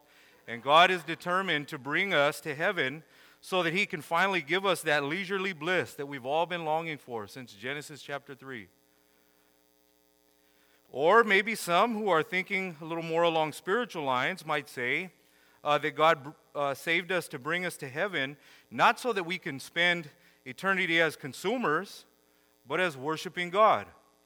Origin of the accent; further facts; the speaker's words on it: Selma, California, United States; I am from Selma. Selma's my hometown, but Visalia is basically just as much of a hometown. All my mom's family's from here.